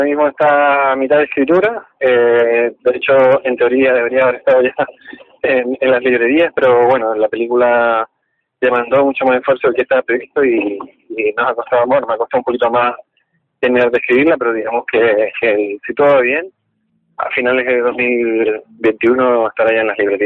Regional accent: Canary Islands, Spain; Porque soy canario, ¿no?

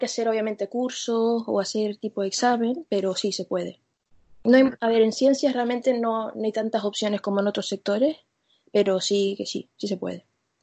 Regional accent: Canary Islands, Spain; yo diría que me adapto mucho al medio y no echo tanto de menos Canarias como, digamos, un canario. No un canario normal, pero yo creo que los canarios somos más, sí, me echamos mucho de menos la tierra, más arraigados.

